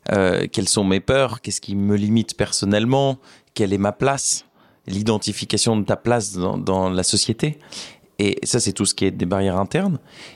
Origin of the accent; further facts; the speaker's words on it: Beauvais, Hauts-de-France, France; J'ai grandi à Beauvais.